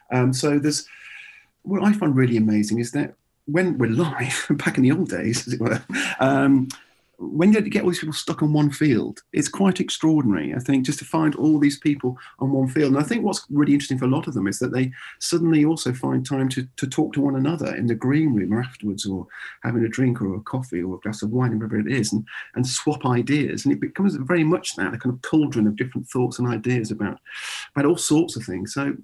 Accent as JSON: {"language": "English", "town": "Birmingham", "region": "West Midlands", "country": "United Kingdom", "tie": "born or raised there", "said": "And I grew up in Birmingham"}